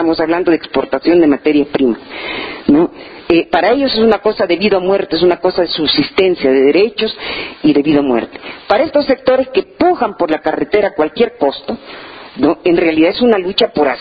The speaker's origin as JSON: {"language": "Spanish", "country": "Bolivia", "said": "nuestra lucha como pueblo boliviano"}